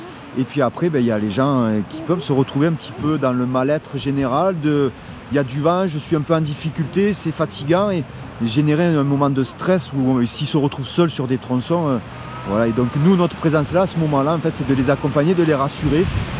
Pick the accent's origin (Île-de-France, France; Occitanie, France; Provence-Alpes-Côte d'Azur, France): Provence-Alpes-Côte d'Azur, France; Je suis un natif du Mont Ventoux, donc ici, je suis chez moi.